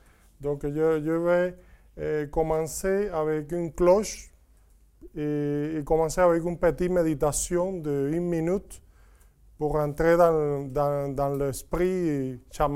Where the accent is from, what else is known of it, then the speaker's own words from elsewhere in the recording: Cuba; French is a second language; moi, à Cuba, mon pays d'origine